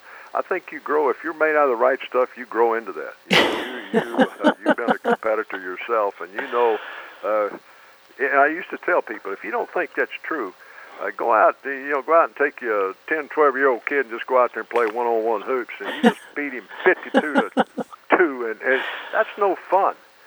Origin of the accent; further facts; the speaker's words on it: Orange, Texas, United States; I grew up in Orange.